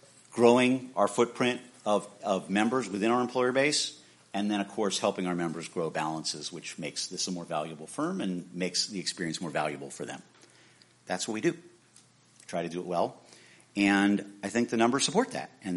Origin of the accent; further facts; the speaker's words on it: Florida, United States; I like Publix because I'm from Florida.